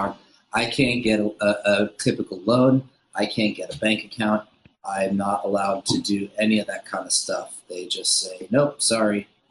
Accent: New York, United States; Upstate New York, just a little bit north of New York City.

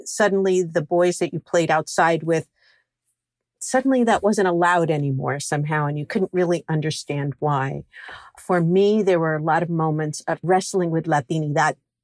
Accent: Flushing, New York, United States; I grew up in Flushing, Queens. And so my elementary school was really a mix of lots of different cultures.

